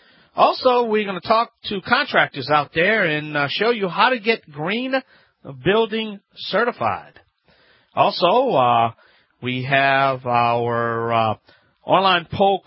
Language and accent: English; Louisiana, United States